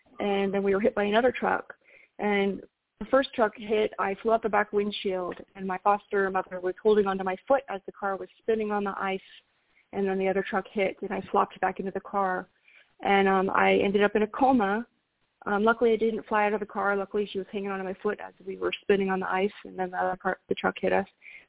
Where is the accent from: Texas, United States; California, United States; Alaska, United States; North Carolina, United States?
Alaska, United States; Anchorage; I was born and raised in Anchorage. And I moved around a lot, Kenai, Soldotna. I moved all over Alaska.